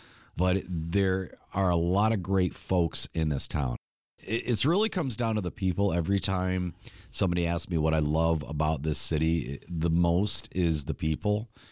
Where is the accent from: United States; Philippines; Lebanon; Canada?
United States; Mason, Michigan; I mean, originally I was a Mason boy, so I grew up in Mason, but Lansing, of course, being so close, I kind of grew to really love Lansing.